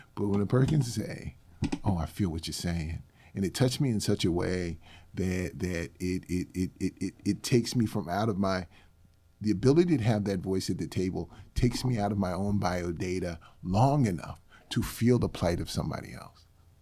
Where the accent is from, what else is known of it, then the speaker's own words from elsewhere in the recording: New Jersey, United States; now in Texas, United States; Yeah, I'm from New Jersey. Yeah, I don't know what God had on his mind to have me in Texas, yeah. but Texas is my home now.